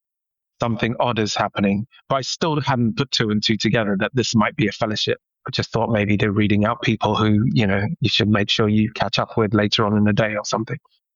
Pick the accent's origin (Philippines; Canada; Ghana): Ghana; I grew up in Ghana